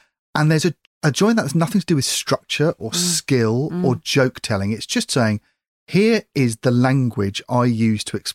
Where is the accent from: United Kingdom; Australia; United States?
United Kingdom; there's something fascinating in this, certainly as a Brit watching it